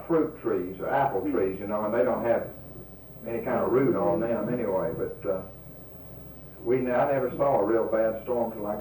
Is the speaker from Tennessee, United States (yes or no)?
yes; Hixson, Tennessee, United States; Tennessee, up in the mountains. In a little place called Hickson, Tennessee, up near Chattanooga. But see, where I grew up, we were up on a mountainside and there were mountains all around us